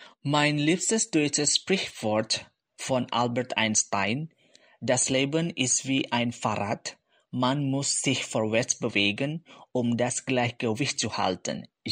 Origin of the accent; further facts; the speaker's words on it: North Sulawesi, Indonesia; German is a second language; now in Germany; Ich komme aus Indonesien, aus Nordsulawesi. Heute wohne ich in Mecklenburg-Vorpommern